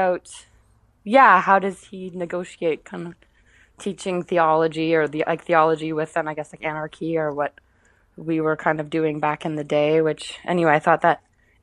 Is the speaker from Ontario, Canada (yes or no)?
yes; Orillia, Ontario, Canada; He was coming from Montreal and I came in from my hometown, like Orillia, which was north of Toronto.